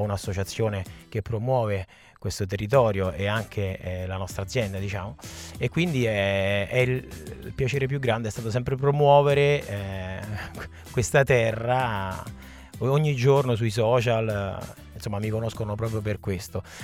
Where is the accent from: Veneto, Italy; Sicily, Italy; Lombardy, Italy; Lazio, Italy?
Lazio, Italy; Rome; Io sono di Roma, sì.